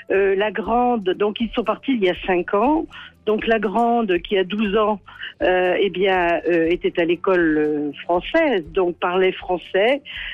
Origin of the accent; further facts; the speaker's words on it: France; now in United States; en tant que bonne française